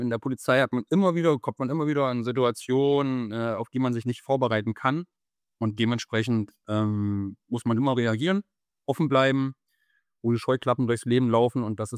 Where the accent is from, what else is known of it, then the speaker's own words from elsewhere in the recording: Thuringia, Germany; Ich komme aus Thüringen ursprünglich